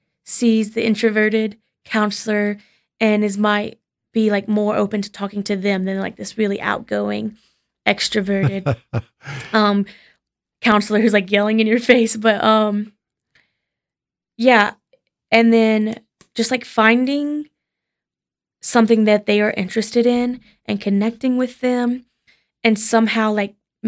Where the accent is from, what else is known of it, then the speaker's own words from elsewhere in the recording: Mississippi, United States; That's a hard question for me because I come from Mississippi where there's bugs everywhere.